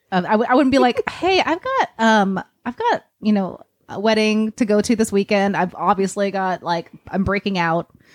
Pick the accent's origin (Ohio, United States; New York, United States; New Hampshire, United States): New Hampshire, United States; I grew up in New Hampshire.